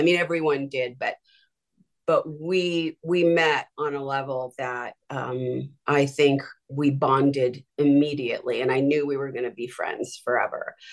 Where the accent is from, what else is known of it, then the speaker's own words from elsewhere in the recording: Santa Monica, California, United States; as a kid, I grew up in Santa Monica, and, you know, my family, very poor family